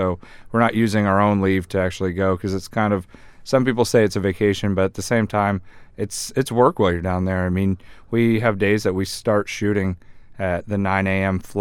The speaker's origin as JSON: {"language": "English", "region": "Vermont", "country": "United States", "tie": "born or raised there", "moved": "yes", "lives_now": "Anchorage, United States", "said": "after growing up in Vermont and then to come up here, you know, it was always a dream to visit Alaska"}